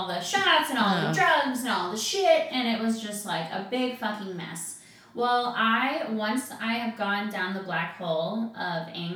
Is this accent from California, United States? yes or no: no; Michigan, United States; Well, I'm from Michigan